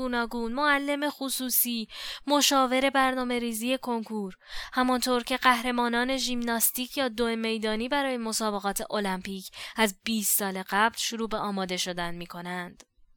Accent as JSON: {"language": "Persian", "region": "Qazvin", "country": "Iran", "tie": "born or raised there", "said": "با یکی از دوستانم یک روز از قزوین به تهران آمدیم"}